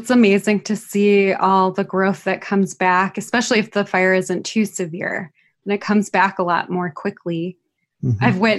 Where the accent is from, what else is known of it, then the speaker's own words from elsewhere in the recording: Detroit, Michigan, United States; So I am from Detroit, the Metro Detroit area. And growing up there, I witnessed vast urban decay from deindustrialization, crime, and other factors, as well as racial segregation.